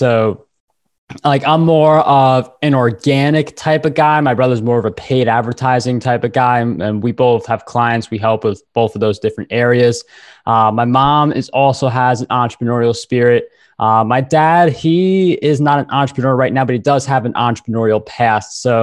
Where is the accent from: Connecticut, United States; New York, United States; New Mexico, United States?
New York, United States; I'm a New Yorker. I'm a Red Sox fan.